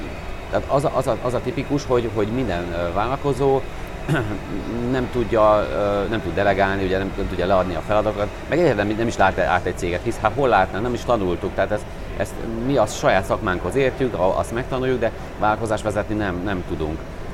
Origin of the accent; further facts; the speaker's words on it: Pécs, Baranya, Hungary; azt nem is beszéltük, hogy én pécsi vagyok